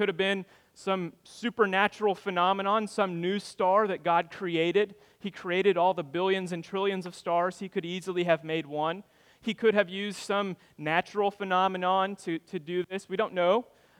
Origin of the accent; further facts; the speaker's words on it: Cobden, Illinois, United States; When I think of obscure, I think of my hometown of Cobden, Illinois. It's like 1,200 people.